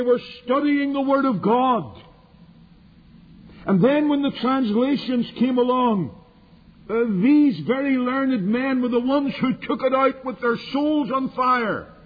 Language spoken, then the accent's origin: English; Northern Ireland, United Kingdom; I'm Northern Irish, and that means I'm really Scottish.